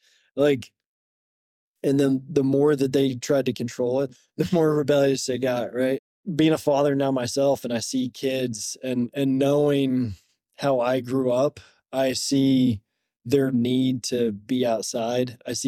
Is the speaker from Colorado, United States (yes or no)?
no; Tennessee, United States; I grew up in a small town in East Tennessee. It's primarily a manufacturing town. It's a big church-driven community too, so a lot of Southern Baptists.